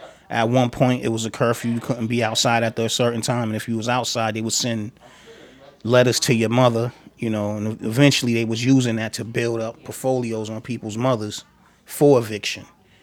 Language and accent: English; Boston, Massachusetts, United States; I was born and raised in Columbia Point. 1978, I was born out there.